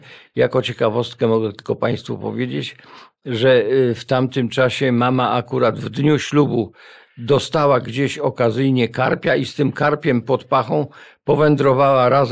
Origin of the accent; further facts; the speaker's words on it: Warsaw, Masovian Voivodeship, Poland; born there; Dokładnie nie pamiętam, co mi było, ale podobno urodziłem się w szpitalu